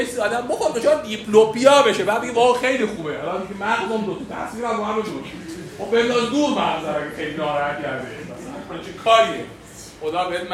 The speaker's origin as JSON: {"language": "Persian", "country": "Iran", "said": "حالا به عنوان یک ایرانی"}